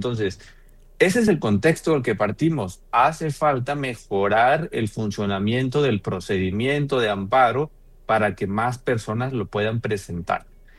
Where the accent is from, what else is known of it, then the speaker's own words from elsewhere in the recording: Oaxaca, Mexico; yo soy de Oaxaca, y en Oaxaca los juzgados federales están en la capital y en Salina Cruz, y no más.